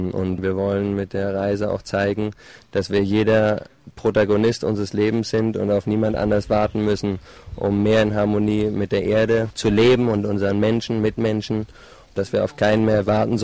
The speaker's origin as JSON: {"language": "German", "region": "Berlin", "country": "Germany", "tie": "born there", "said": "ich bin in Berlin geboren, auf unserem schönen Planeten Mutter Erde. Und ja, ich bin hier in Cancun im Moment"}